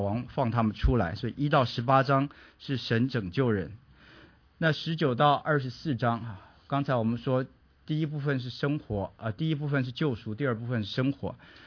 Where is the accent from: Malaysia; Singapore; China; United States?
China; 跟我们中国人历史不太一样，就是我们中国人中间没有断过哈。